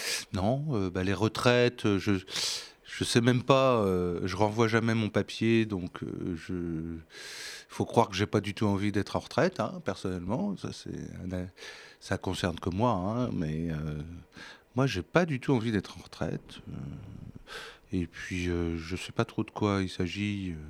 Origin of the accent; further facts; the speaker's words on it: Thouars, Nouvelle-Aquitaine, France; born there; Parce que moi, je suis né à Thouars